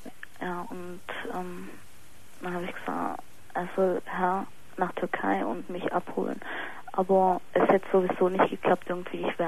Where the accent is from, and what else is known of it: Germany; born or raised there